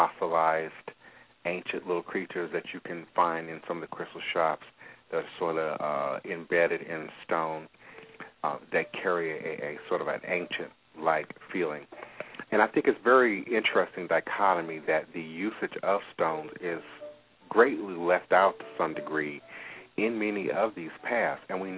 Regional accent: Chicago, Illinois, United States; I'm from Chicago, too, in case you didn't realize that.

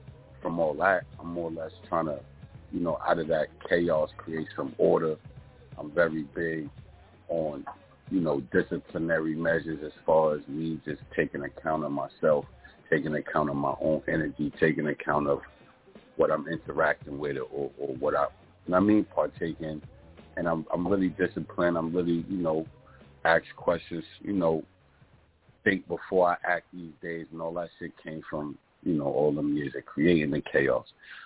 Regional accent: Harlem, New York, United States; I'm from the Harlem era where we tracked all night

